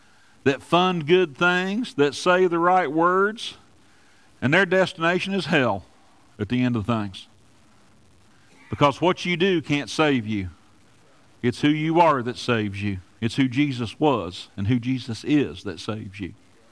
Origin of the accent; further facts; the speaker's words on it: Kentucky, United States; We're all from East Kentucky.